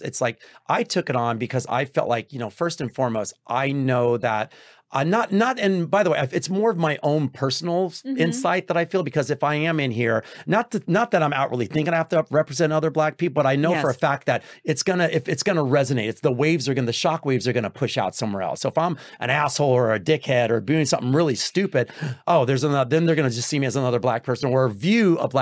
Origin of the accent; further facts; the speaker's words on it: Texas, United States; And for me, like for yourself, I'm from Texas.